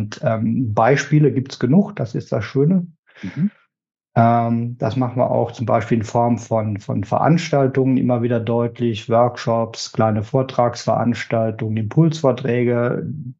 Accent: Rhineland-Palatinate, Germany; ich kam als, ich kann es ja jetzt sagen, ich kam als Pfälzer, da muss man ein bisschen vorsichtig sein, noch immer.

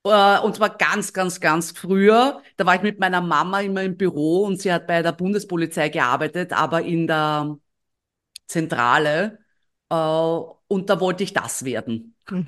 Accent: Austria; ich bin Österreicherin

